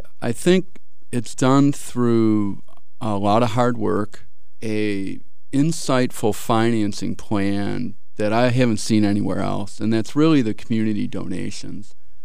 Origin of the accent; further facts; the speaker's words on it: Livonia, Michigan, United States; now in Ann Arbor, United States; I'm actually from the area. I grew up in Livonia